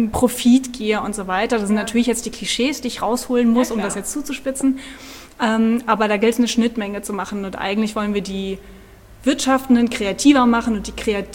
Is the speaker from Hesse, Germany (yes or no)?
yes; Orferode, Hesse, Germany; born there; Ich bin gebürtige Nordhessen.